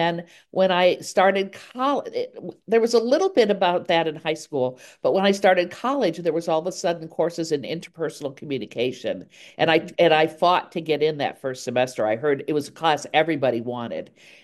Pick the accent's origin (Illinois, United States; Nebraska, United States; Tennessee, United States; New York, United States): Illinois, United States; Chicago; I grew up in Chicago, and then my stepmother, we moved out here, and I finished high school here.